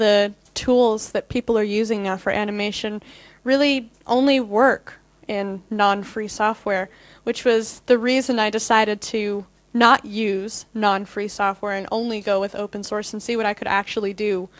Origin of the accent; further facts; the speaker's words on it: Colorado, United States; I'm from Colorado. Hey, I'm not complaining.